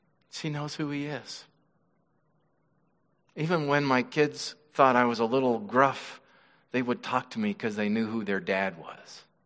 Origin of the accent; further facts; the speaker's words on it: Wyoming, United States; Where I was raised out in Wyoming, it was the cowboys, the preps, and the hippies.